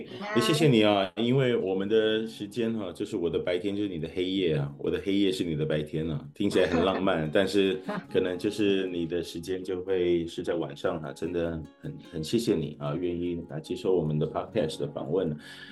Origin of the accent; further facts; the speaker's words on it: Taipei, Taiwan; 我是在台北的聚会处长大的孩子